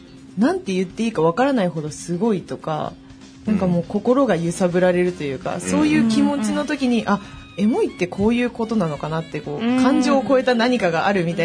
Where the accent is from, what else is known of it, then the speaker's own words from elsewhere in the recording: Oita, Japan; 先週の日曜日に地元に帰省しまして、花火大会があったんですよ。でついに大分県で打ち上げ数がナンバーワンの花火大会になりまして